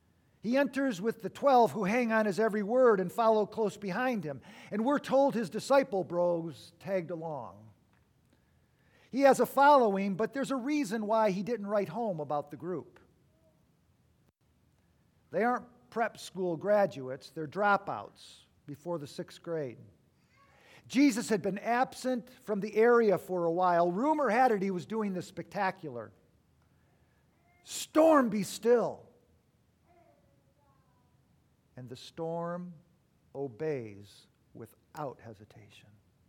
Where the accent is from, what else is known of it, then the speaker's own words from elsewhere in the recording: Detroit, Michigan, United States; now in Ephrata, United States; Carrie grew up in Seattle. I grew up in Detroit. We met 20 miles north of Manhattan in New York, just outside of the city.